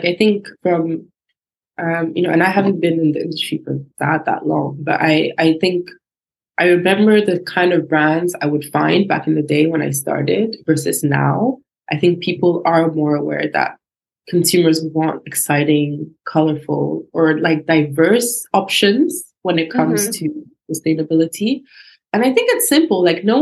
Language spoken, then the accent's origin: English; Ghana; Same growing up in Ghana, we knew who would make our clothes because it was the tailor next door or the seamstress next door, right?